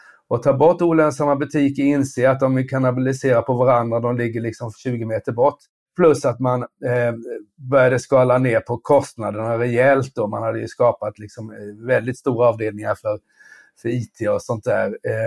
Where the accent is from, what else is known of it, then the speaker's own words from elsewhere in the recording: Värnamo, Jönköping County, Sweden; Jag är uppvuxen i Värnamo och då var det väldigt stort.